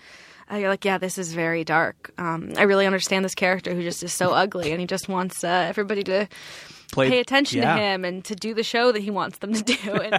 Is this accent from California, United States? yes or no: yes; Palo Alto, California, United States; Really? Oh, I'm from Palo Alto.